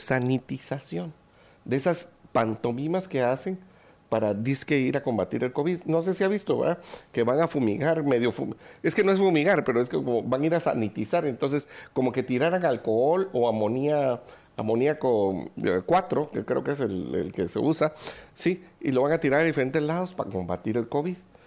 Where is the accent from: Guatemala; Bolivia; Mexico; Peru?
Guatemala; como guatemaltecos, sí, como ciudadanos de este país, como habitantes